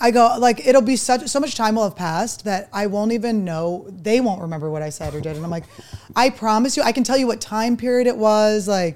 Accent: Philadelphia, Pennsylvania, United States; And we're from Philly. It's like built into us.

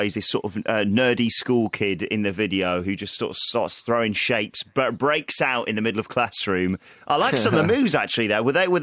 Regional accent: England, United Kingdom; Because that is something that for me as an English person especially, dancing on camera is not a thing I'd like to be doing.

